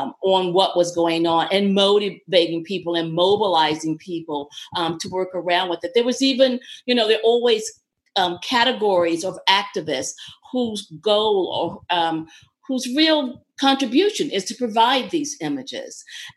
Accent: Virginia, United States; For example, I grew up in Virginia, and so I lived on Monument Avenue for a year

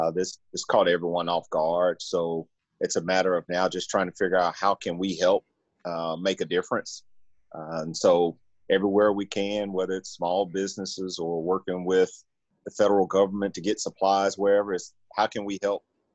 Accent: Memphis, Tennessee, United States; Yeah, so I actually born and raised in Memphis, Tennessee. Two blue collar parents, both grew up, working 2-3 jobs, helping make ends meet.

